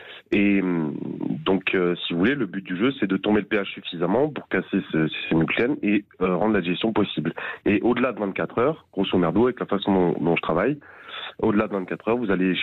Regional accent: Perpignan, Occitanie, France; Donc, j'ai quitté Perpignan pour aller à Montpellier à l'université.

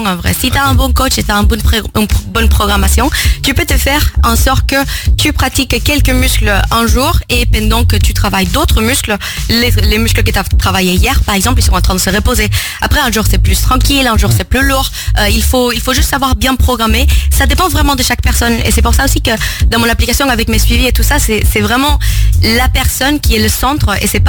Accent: Costa Rica; French is a second language; je suis costaricienne, donc c'est pour ça l'accent hispanophone.

